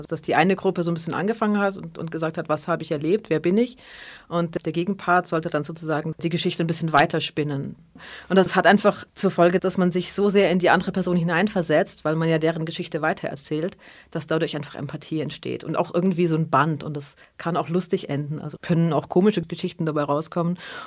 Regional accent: Germany; ich komme aus Deutschland, bin zu 50% Palästinenserin

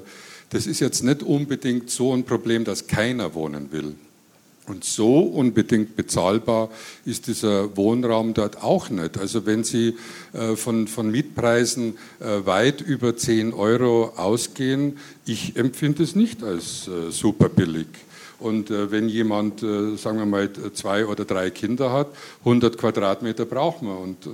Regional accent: Munich, Bavaria, Germany; in Haidhausen, wo ich groß geworden bin, das waren lauter Trümmer. Ne? Ich bin 49 geboren

